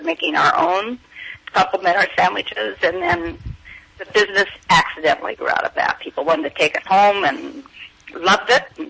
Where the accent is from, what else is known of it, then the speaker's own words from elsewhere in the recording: Pendleton, Oregon, United States; now in California, United States; Well, I'm from Pendleton, which is a cowboy town, but it's 50 miles away from Walla Walla, which is a wine town.